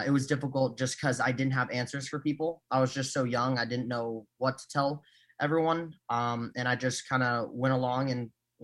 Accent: Cambodia; I was from Cambodia.

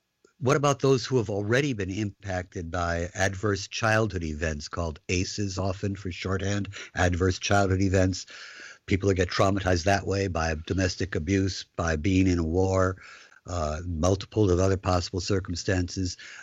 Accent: Kenosha, Wisconsin, United States; And I'm proud to say I'm from Kenosha because of that.

